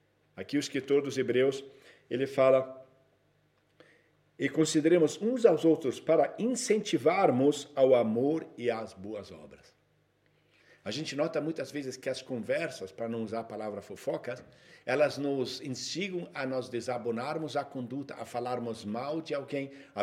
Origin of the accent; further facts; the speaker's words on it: Brazil; Eu falei, eu sou brasileiro, como é que eu tenho direito?